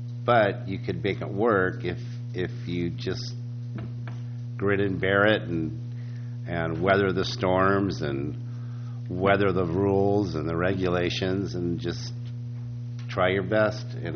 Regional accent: San Diego, California, United States; But I'm from San Diego originally, and I was born and raised there. And I fished commercially down there before I came here.

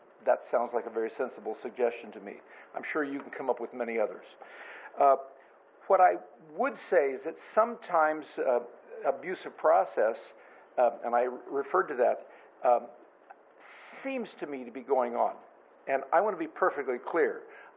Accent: Nipomo, California, United States; I'm from Napomo.

